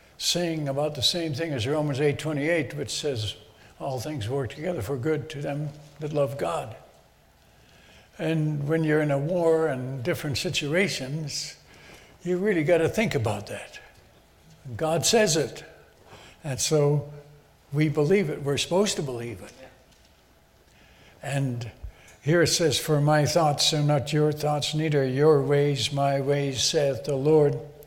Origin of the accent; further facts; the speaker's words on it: Netherlands; now in Chilhowee, United States; I was born in Holland and lived through the Second World War. I was 4 years old when the war started, when the Germans took over Holland.